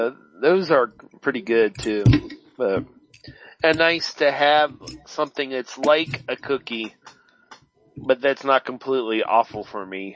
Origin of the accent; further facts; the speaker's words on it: Pennsylvania, United States; now in Columbus, United States; I was from Western Pennsylvania. You know, that was the first area of the country I ever lived in.